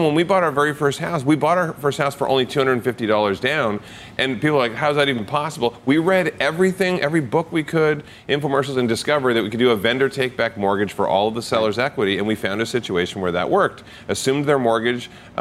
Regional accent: Canada; I also think that Canada, we're from Canada, the government there has incentives

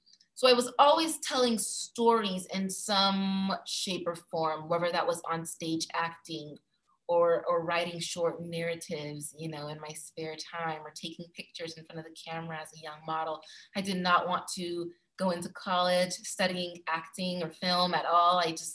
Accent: San Diego, California, United States; born and raised in San Diego. I'm a SoCal girl through and through.

